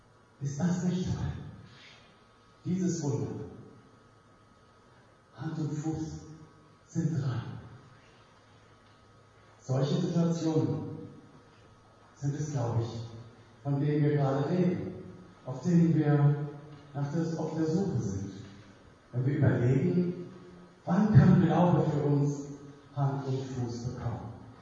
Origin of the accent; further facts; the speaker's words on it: Northern Germany, Germany; Ich glaube, seit 1979 gab es keine mehr hier bei uns in Norddeutschland. Aber da war es eben so, dass mein Vater und Großvater mich mitgenommen haben, oben auf den Deich.